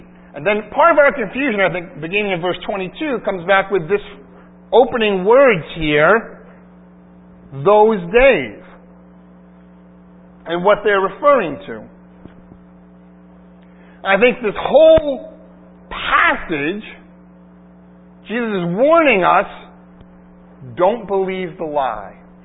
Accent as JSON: {"language": "English", "country": "United States", "tie": "born or raised there", "said": "Particularly growing up in America, we really have a wonderful sense, significantly, not perfectly, of course, of justice."}